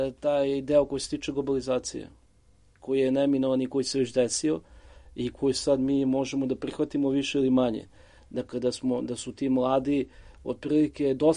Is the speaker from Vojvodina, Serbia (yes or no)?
yes; Vojvodina, Serbia; ili kod nas u Vojvodini, recimo ja sećam kao klinac, da postoje običaj da ljudi maskira